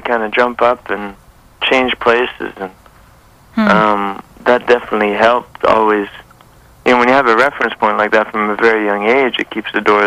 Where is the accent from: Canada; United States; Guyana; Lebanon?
Canada; also born or lived in Africa; moving back to Canada, even though I was born and I'm Canadian, moving back from Africa was...